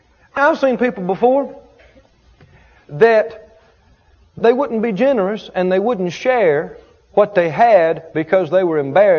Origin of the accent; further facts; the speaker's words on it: the South, United States; I grew up in the South. And my granddad was, you know, known for saying this.